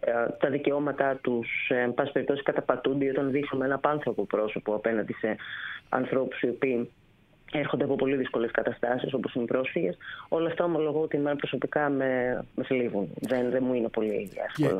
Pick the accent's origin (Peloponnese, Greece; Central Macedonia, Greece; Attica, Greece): Attica, Greece; Piraeus; Είμαι από τον Πειραιά.